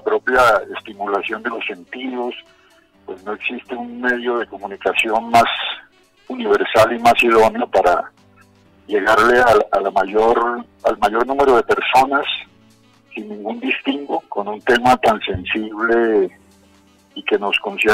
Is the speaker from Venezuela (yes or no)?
no; Cartagena, Bolívar, Colombia; born there; Cartagena de Indias, Patrimonio Histórico del Mundo. Es un homenaje a mi ciudad natal. Yo nací allá en esa hermosa ciudad.